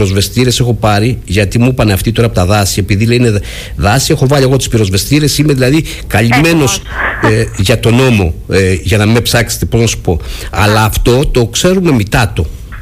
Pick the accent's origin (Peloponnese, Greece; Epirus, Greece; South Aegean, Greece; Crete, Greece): Peloponnese, Greece; Geraki; εμείς είμαστε χαράκι επαέ που είμαστε από το Γεράκι